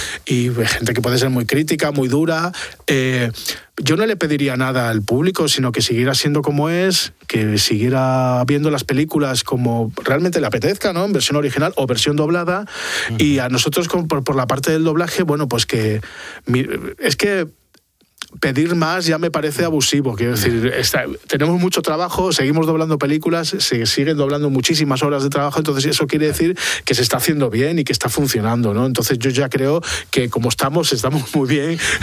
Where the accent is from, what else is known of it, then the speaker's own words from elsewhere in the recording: Avilés, Asturias, Spain; now in Madrid, Spain; yo soy de Avilés, muy me siento muy avilesino.